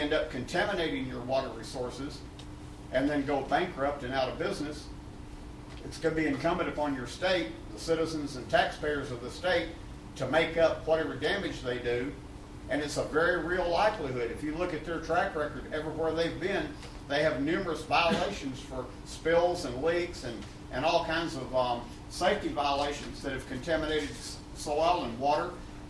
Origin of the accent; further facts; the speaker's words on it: Texas, United States; I'm not from Idaho. I'm from Texas.